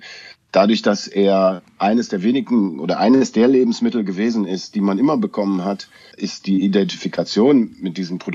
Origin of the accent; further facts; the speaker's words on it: Düsseldorf, North Rhine-Westphalia, Germany; weil ich Düsseldorfer bin, gebürtiger Düsseldorfer.